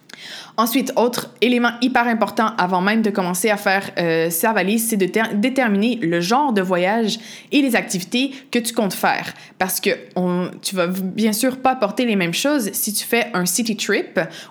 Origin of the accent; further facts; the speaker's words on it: Quebec, Canada; j'ai grandi au Québec, mais mon père est portugais et il vit au Portugal. Et donc, on passait beaucoup d'été au Portugal.